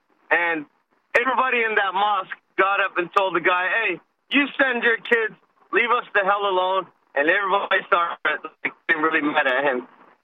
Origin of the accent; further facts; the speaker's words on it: Yemen; Hey, so I'm from Yemen.